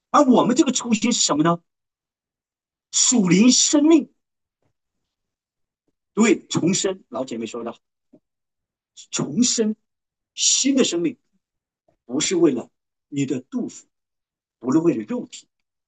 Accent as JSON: {"language": "Chinese", "region": "Hunan", "country": "China", "said": "我怕我湖南人说的不标准哈"}